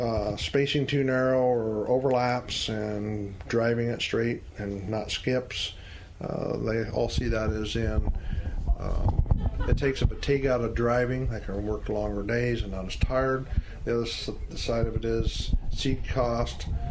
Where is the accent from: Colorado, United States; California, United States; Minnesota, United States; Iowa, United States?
Iowa, United States; Pella; You know, as I'm from Pella, tulip time.